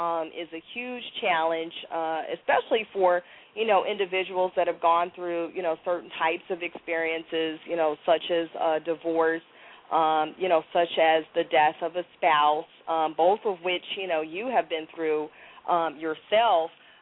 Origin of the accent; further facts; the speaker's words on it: Kansas City, United States; I love the Midwest. I'm from Kansas City